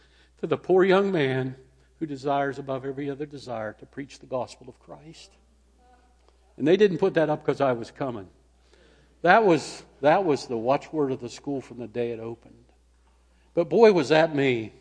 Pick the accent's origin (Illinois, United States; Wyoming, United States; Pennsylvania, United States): Pennsylvania, United States; Slippery Rock; growing up in Slippery Rock, Pennsylvania, to go to Pittsburgh for the day was a long trip.